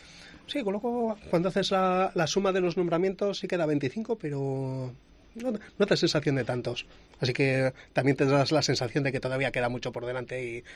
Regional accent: Vitoria, Basque Country, Spain; Yo soy de Vitoria. Mis padres son de la Montaña de León, a donde acudía todos los veranos

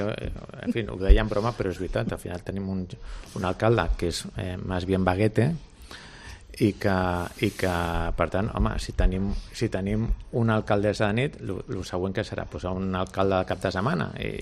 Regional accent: Catalonia, Spain; I jo entenc com a català que ens pot venir molt bé que de sobte arribin gairebé 100.000 milions d'euros més a Catalunya

